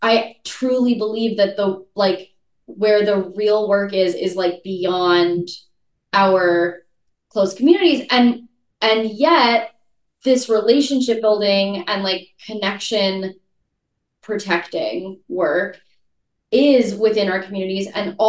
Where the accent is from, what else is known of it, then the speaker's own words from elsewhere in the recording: California, United States; I'm a Californian.